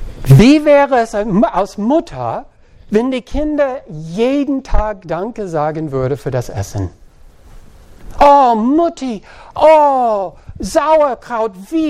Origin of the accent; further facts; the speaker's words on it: United States; German is a second language; now in Germany; ich bin Amerikaner, aber ich wohne die meisten mein Leben über die Hälfte in Deutschland. Das heißt, irgendwo bin ich mitten im Atlantik, Ozean.